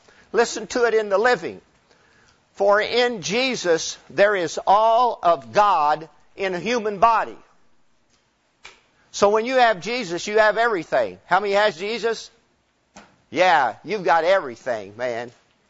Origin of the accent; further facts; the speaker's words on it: Oklahoma City, Oklahoma, United States; First of all, I'm an Okie. I was born in Oklahoma City.